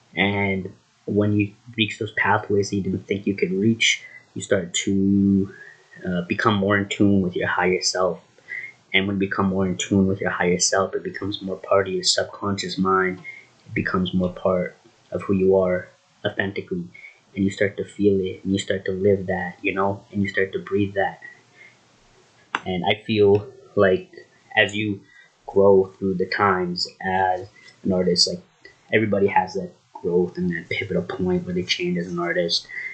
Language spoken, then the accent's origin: English; Drayton Valley, Alberta, Canada; now in Edmonton, Canada; here in Edmonton, Alberta. I was born in Drayton Valley originally. That's where I grew up for most of my life.